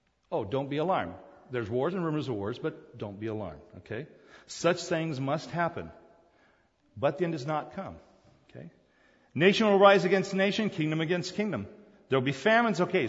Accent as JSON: {"language": "English", "country": "South Korea", "tie": "born or raised there", "second_language": "English", "moved": "yes", "lives_now": "United States", "said": "When I grew up in Korea, we didn't really have billboards in those days. But I came to America. It had to be sometime in the early 60s."}